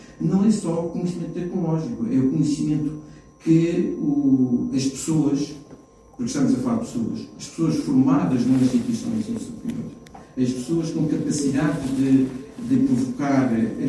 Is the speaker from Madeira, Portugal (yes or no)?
yes; Madeira, Portugal; Nós, como madeirenses